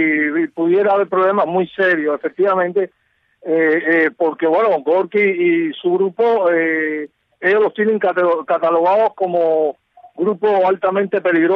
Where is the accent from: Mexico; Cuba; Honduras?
Cuba; somos los cubanos los que tenemos que resolver nuestro problema